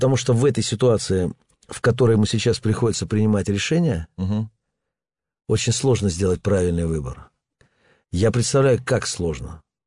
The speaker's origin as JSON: {"language": "Russian", "town": "Sochi", "region": "Krasnodar Krai", "country": "Russia", "said": "Нет, я из Сочи"}